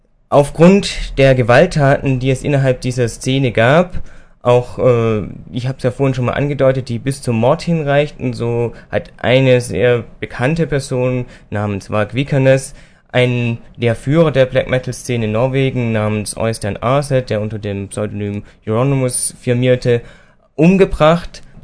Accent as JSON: {"language": "German", "town": "Cologne", "region": "North Rhine-Westphalia", "country": "Germany", "said": "ich komme aus Köln"}